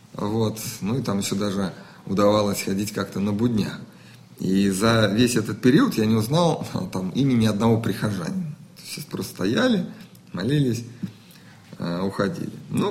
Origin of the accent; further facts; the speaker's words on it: Moscow, Russia; Я родился в Москве, москвич, вот. Здесь ходил в школу, потом в институт. Институт назывался Институт стали и сплавов.